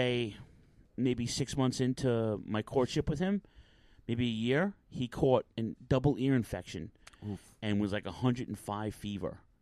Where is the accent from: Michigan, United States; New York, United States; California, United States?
New York, United States; Queens; Yeah, that's a Queens tradition. That's because we're from Queens.